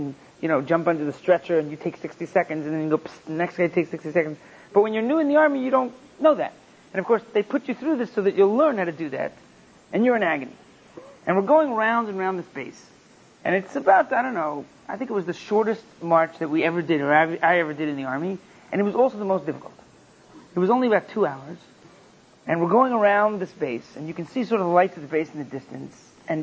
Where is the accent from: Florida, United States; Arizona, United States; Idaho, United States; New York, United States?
New York, United States; New York City; You know, I grew up in New York City